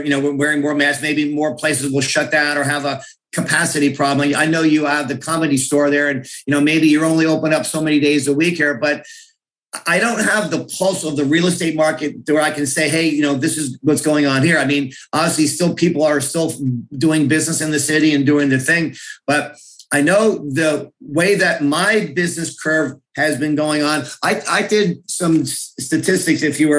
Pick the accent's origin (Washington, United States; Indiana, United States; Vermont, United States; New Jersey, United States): New Jersey, United States; North Plainfield; now in Scotch Plains, United States; I grew up in North Plainfield, now live with my family in Scotch Plains